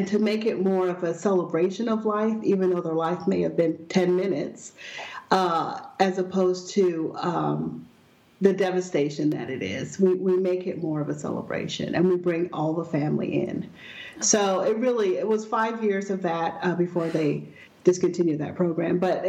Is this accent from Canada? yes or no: yes; Canada; also born or lived in England; now in Dallas, United States; I was born in England, but we're from Canada, and I'm living in Dallas. I'm the only one in the U.S.